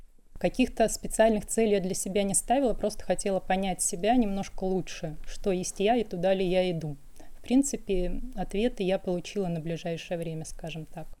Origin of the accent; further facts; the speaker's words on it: Moscow, Russia; Я из Москвы.